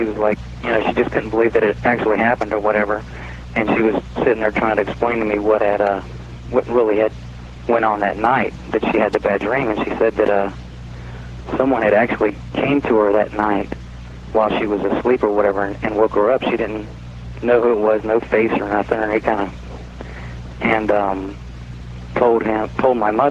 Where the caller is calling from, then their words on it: Anchorage, Alaska, United States; I'm calling from Anchorage, Alaska.